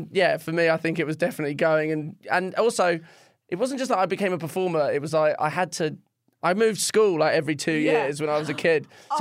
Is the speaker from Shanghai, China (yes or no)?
yes; Shanghai, China; I grew up in China, yeah. I moved to Shanghai, yeah.